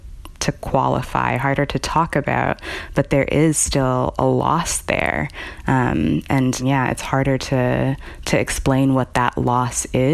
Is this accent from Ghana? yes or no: yes; Ghana; also born or lived in Ohio; now in United States; In my family, that meant that we continued to practice the kind of cultural touchstones of being Ghanaian. My family ate Ghanaian food. We attended, in Ohio at least, we attended the African Christian Church, which was half Ghanaian, half Nigerian.